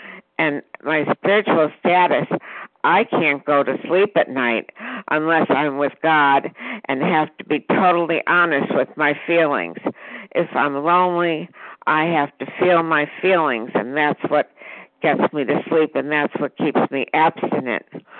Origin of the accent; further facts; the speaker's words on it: Virginia Beach, Virginia, United States; I'm from Virginia Beach, Virginia.